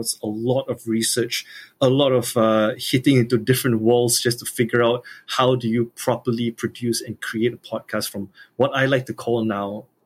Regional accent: Malaysia; I'm speaking exclusively from the point of view as a Malaysian podcast producer and as a Malaysian podcaster.

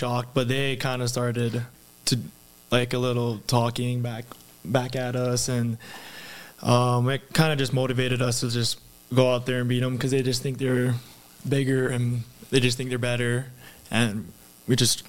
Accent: Maui, Hawaii, United States; Yeah. They're just kind of like, oh, Hawaii, like.

